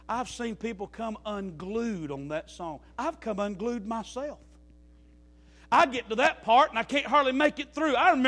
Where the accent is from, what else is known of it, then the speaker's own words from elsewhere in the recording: Alabama, United States; I know that's not mature, but I'm from Alabama.